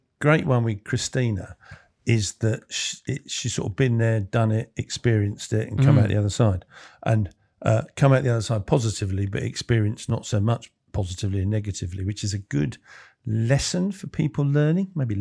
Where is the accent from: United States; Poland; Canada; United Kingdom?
United Kingdom; England; As English, we've got like England.